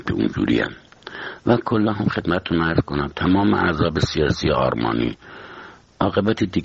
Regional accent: Iran; اگه من به عنوان یه ایرانی

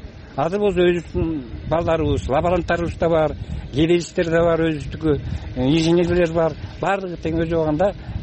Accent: Talas Region, Kyrgyzstan; Биз өзүбүз Таластан келдик, өзүбүздүн техникаларыбыздын баарын алып келдик.

